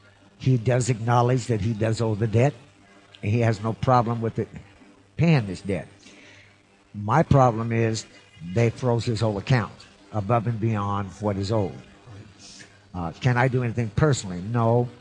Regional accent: Washington, United States; born there; I was born in Washington State.

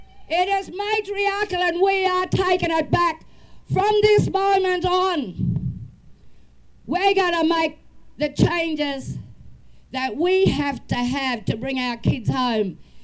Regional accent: Tiwi Islands, Northern Territory, Australia; born there; I'm also a Nyalapon woman. I was born on the Tiwi Islands in the Arafura Sea.

